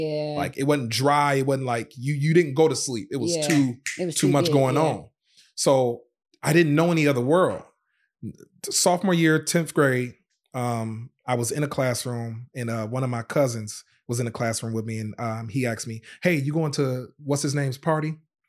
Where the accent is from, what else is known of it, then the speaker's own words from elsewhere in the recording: Racine, Wisconsin, United States; also born or lived in Zion, Illinois; Born in Zion, Illinois, but we moved to Racine, Wisconsin when I was, I think about 5 years old.